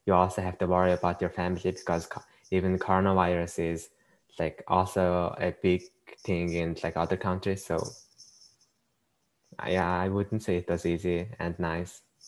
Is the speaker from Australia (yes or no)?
no; Mongolia; English is a second language; now in United States; going back to my home country after school like moved all online was impossible for me because Mongolia wasn't accepting anyone from the States.